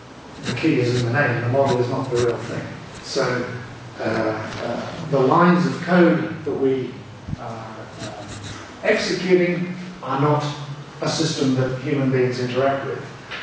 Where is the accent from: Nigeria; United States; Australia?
Australia; now in Germany; I'm Australian, so I've done the Southern Hemisphere. I'm now in Germany, so I've done the Northern Hemisphere.